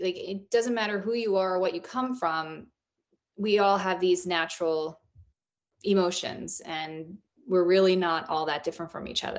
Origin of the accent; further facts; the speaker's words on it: New Jersey, United States; I grew up in New Jersey, so I grew up going to the Jersey Shore.